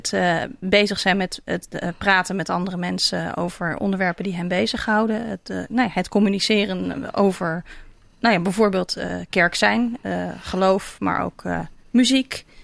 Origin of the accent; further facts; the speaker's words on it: Delft, South Holland, Netherlands; Ik ben geboren en getogen in Delft.